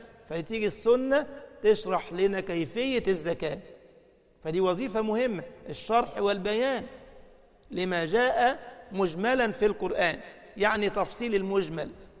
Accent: Egypt; بيسموها حلويات عندنا في مصر، يعني شويه طحال على فش على كرشه ويظبط

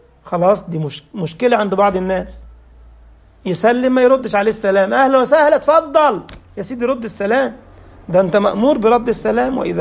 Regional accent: Egypt; now in Germany; انا من مصر، يعرفني منين؟

